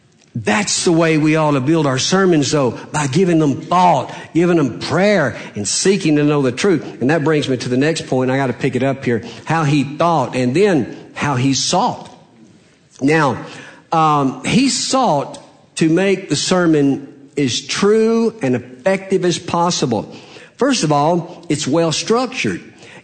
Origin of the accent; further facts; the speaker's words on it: Alabama, United States; I'm from Alabama, born, bred, and raised